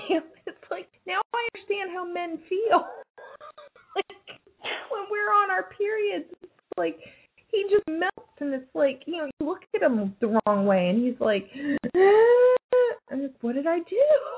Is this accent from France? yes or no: no; California, United States; also born or lived in New Jersey; Because, I mean, originally I was born in New Jersey. I grew up in California.